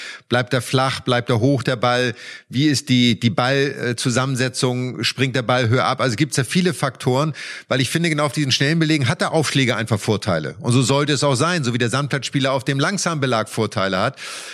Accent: Germany; das war natürlich für uns Deutschen, weil wir sind auf sehr schnellem Teppichbelag im Winter aufgewachsen und auf Sand im Sommer

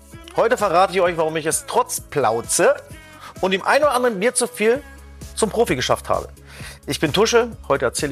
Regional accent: Merzdorf, Brandenburg, Germany; also born or lived in Cottbus; Ich bin auf dem Dorf groß geworden, also in Cottbus geboren, aber habe die Kindheit fast bei meinen Oma und Opa verbracht auf dem Dorf, Merzdorf, Rot-Weiß-Merzdorf.

